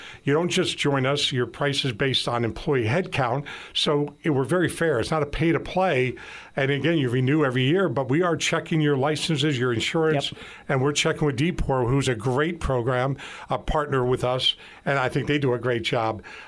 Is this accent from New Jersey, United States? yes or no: yes; New Jersey, United States; I'm from New Jersey. I speak a lot of languages.